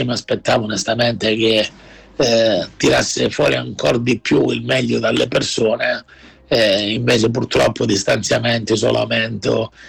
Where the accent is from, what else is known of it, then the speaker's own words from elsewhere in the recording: Calabria, Italy; accent: Calabrian; io, come si sente, sono calabrese